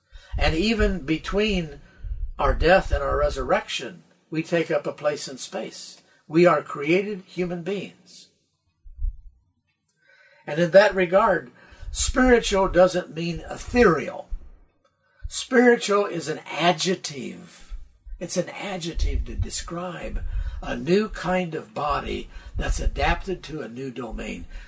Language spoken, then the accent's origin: English; the South, United States; Well, I'm from the South, you know